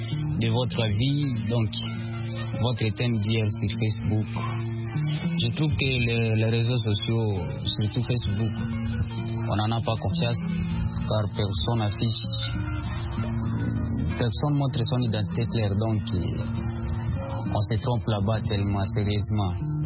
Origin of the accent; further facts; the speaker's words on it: DR Congo; Je suis de la RDC, j'habite Congo, République démocratique du Congo.